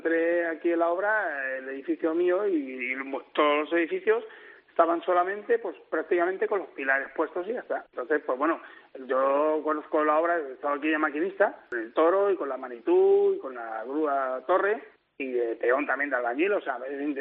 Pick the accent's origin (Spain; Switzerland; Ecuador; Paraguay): Spain; San Sebastián, Basque Country; No, yo soy de San Sebastián, yo soy de Guipúzcoa.